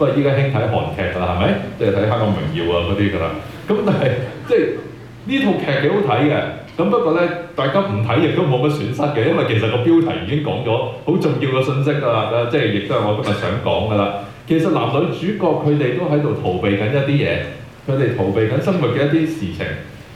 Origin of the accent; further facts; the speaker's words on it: Guangdong, China; accent: Cantonese; 用回我們廣東話的講法就是留得青山在